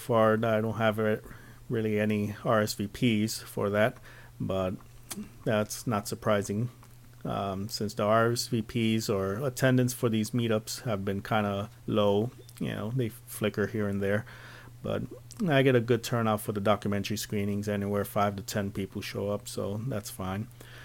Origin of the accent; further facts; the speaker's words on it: Phoenix, Arizona, United States; from Phoenix, and you're listening to Guy Next Door Speaks.